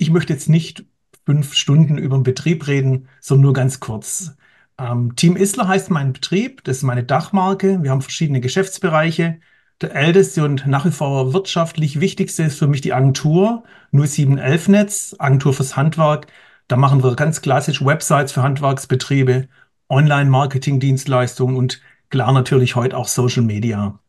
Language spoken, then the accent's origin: German; Stuttgart, Baden-Württemberg, Germany; ich komme aus Stuttgart.